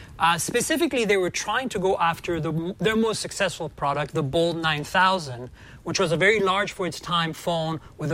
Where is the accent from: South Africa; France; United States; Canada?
Canada; Well, I'm both French and I'm Canadian. It's complicated